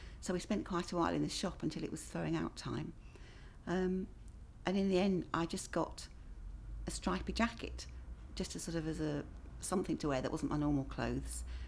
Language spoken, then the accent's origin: English; Palmers Green, London, United Kingdom; moved away as an adult; also born or lived in Hampstead / Buckhurst Hill; I was born in Hampstead, I believe, although I don't remember, obviously. But after that, we moved out to live in Buckhurst Hill. And from there, moved back to live in Palmer's Green.